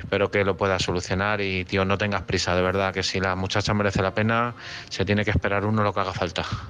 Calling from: Madrid, Community of Madrid, Spain; de Madrid.

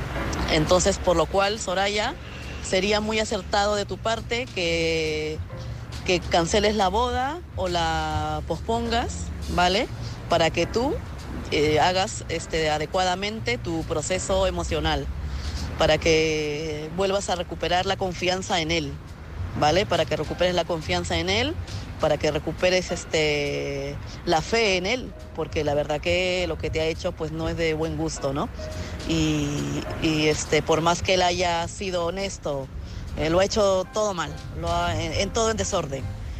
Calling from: Madrid, Community of Madrid, Spain; de Madrid.

